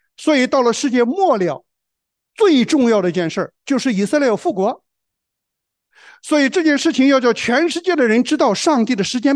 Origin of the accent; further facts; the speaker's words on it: China; moved away as an adult; now in Australia; 我们是中国人，我们不是也来到澳洲生活了吗？